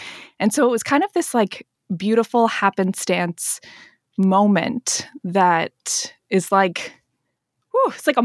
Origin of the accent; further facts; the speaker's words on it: Canada; like a secret underground club that we're all like, oh, and we're Canadian.